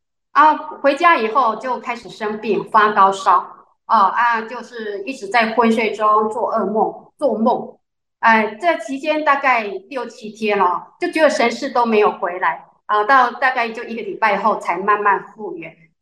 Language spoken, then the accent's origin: Chinese; Changhua County, Taiwan; 我是彰化人，彰化县八卦山有一尊大佛。